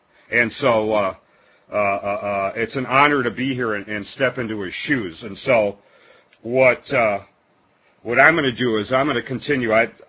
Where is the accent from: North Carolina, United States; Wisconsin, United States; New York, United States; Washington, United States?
Wisconsin, United States; from Wisconsin. Everybody wants to live here, right?